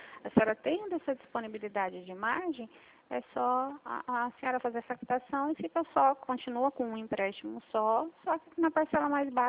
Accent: Presidente Prudente, São Paulo, Brazil; Sou de Presidente Prudente, São Paulo

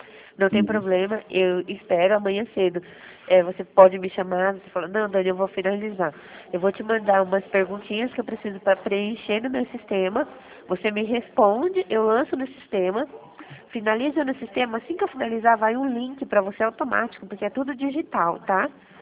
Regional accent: Jundiaí, São Paulo, Brazil; Eu sou de Jundiaí.

